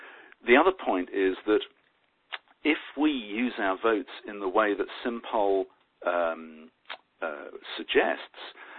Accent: England, United Kingdom; and I'm English, so forgive me if I'm a little ignorant of the system

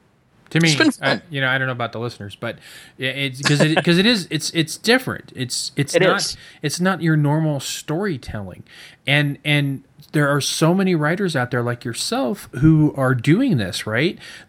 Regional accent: Fresno, California, United States; also born or lived in Tennessee; They know I grew up in Fresno, and I played role playing games there, and I had a circle of friends there. And I had to move out of state. I had to go to Tennessee

